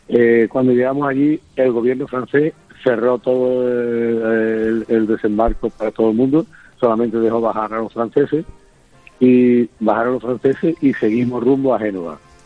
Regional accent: Spain; Nosotros somos 169 españoles.

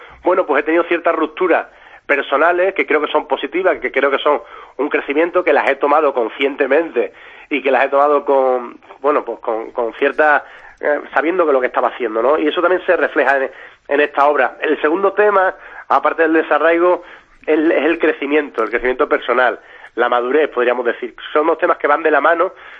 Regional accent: Extremadura, Spain; No puedo, por supuesto, dejar mucho mi tierra, ni mis amigos, ni mi familia. Pero sí es verdad que viendo Extremadura desde la distancia, yo que toda la vida he creado y he vivido en Extremadura

